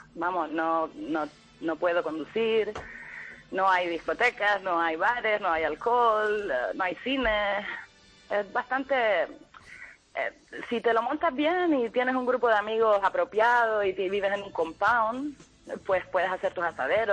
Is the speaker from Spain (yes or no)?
yes; Canary Islands, Spain; Yo soy de Gran Canaria.